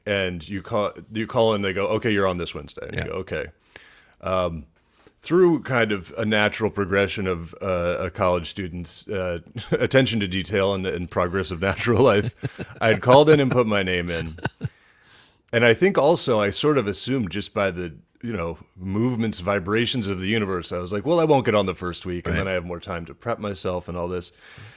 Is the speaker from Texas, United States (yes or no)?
no; Washington, District of Columbia, United States; I grew up in beautiful Washington D.C.